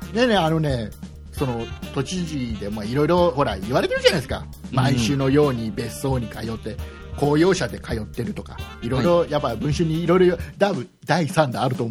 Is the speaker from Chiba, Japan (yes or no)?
yes; Chiba, Japan; 僕、千葉県民の僕として、もうここまで来たらもう東京都民なんで